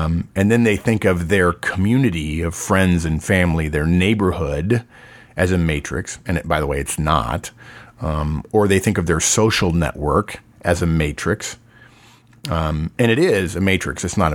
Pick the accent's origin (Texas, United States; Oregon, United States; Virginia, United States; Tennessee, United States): Texas, United States; although I'm from Texas, and we have that saying that we don't want everything.